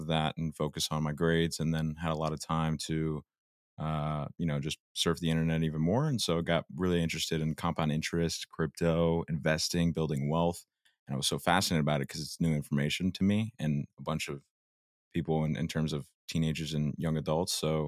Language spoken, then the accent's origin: English; Scottsdale, Arizona, United States; Yeah, I grew up in Scottsdale. Playing hockey most of my life